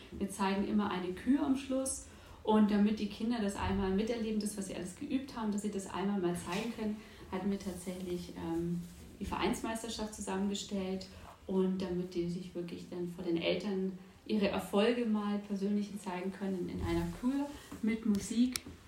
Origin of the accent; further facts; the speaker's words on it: Munich, Bavaria, Germany; Ich komme aus München direkt